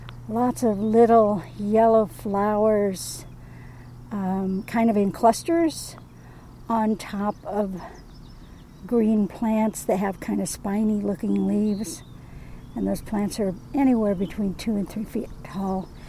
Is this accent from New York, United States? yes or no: no; Nebraska, United States; When I grew up out in Nebraska, you could always see the big storms coming because everything's so flat out there.